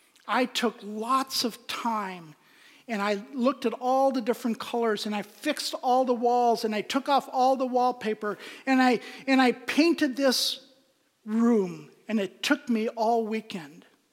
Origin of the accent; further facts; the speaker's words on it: Pakistan; I grew up in Pakistan in a culture of lying.